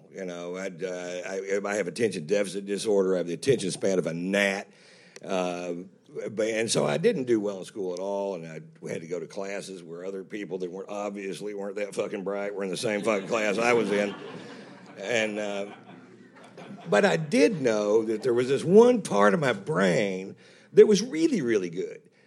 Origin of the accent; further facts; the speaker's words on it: Fritch, Texas, United States; you can look at it as a small town boy makes good. I'm from Fritch, Texas, so that's, when I lived there, they swear it was 1,400 people, but I know it was 700 people.